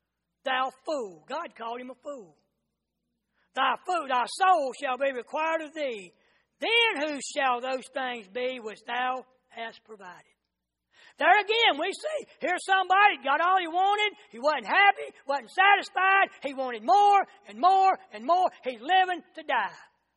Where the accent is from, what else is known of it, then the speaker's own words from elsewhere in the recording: Charlotte, North Carolina, United States; Hey, I know, I grew up in Charlotte. I know what it was like.